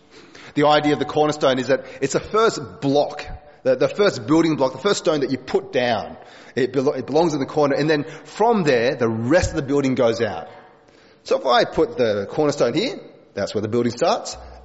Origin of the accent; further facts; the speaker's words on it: Wagga Wagga, New South Wales, Australia; I was born in Wagga, and that's where I grew up.